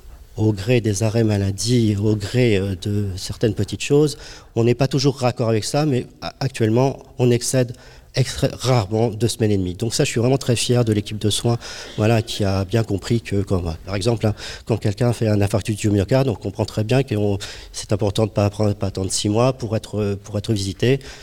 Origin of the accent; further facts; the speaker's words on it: Hauts-de-France, France; moi j'arrive sur un secteur il y a 3 ans, moi je suis originaire du Nord, je fais une étude à Paris.